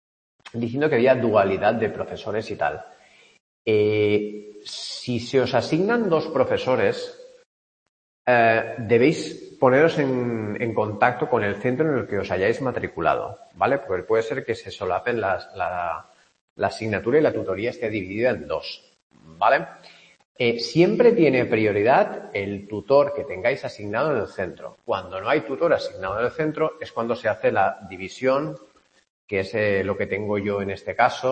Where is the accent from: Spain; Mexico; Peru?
Spain; Denia, Valencian Community; y de Denia tengo uno. Es decir, de donde soy yo tengo uno.